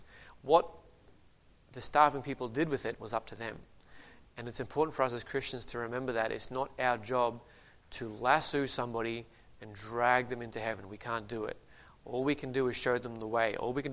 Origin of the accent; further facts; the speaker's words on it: Australia; As an Australian, I don't enjoy preaching that yells at me